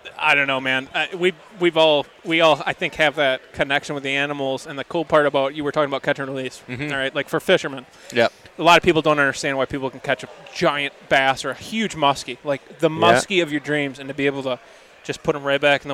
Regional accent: Michigan, United States; didn't grow up in Michigan, I wouldn't be the hunter I am today.

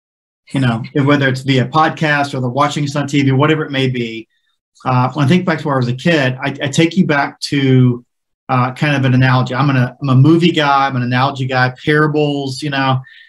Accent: Kentucky, United States; So I grew up in Eastern Kentucky. And so I'm probably the one and only hillbilly that grew up in a holler that's ever been on this show.

